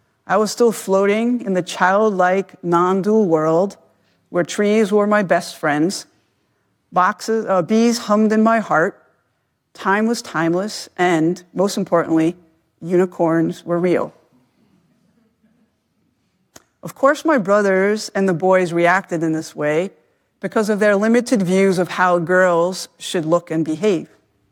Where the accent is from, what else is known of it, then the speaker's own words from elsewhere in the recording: New York, United States; I grew up outside of New York in the Bronx, and many people went to the Pocono Mountains.